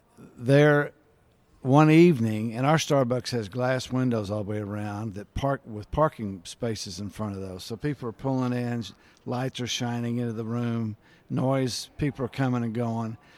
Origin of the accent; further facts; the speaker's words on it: Fort Worth, Texas, United States; my parents, my growing up in Fort Worth.